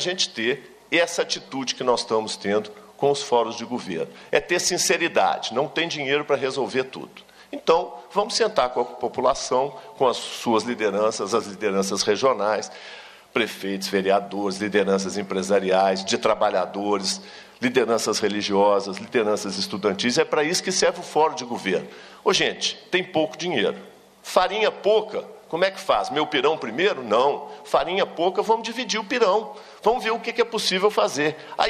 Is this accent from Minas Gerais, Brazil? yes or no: yes; Minas Gerais, Brazil; Nós somos mineiros. Ah, porque nascemos em Minas.